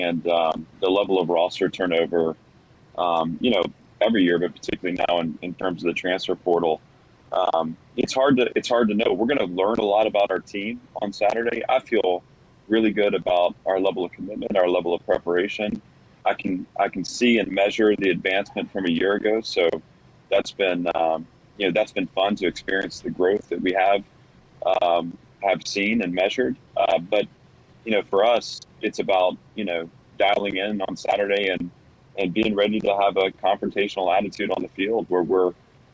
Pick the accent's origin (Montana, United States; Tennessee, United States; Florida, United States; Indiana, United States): Tennessee, United States; I'm coaching at my alma mater in my hometown. You know, Paul, my goal is to be at Vanderbilt for a long time.